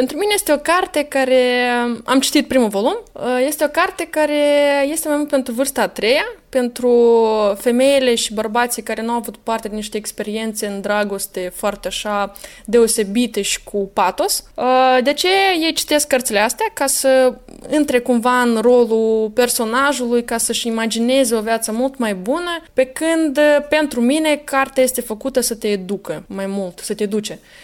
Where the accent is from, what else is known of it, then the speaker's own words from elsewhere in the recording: Romania; undeva am vrut un suport informațional ca să-mi demonstrez mie însumi că am dreptate când consider că sunt o româncă.